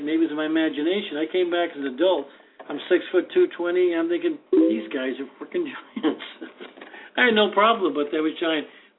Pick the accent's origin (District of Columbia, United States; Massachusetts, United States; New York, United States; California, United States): Massachusetts, United States; Boston; I'm from South Boston, born and raised and all that.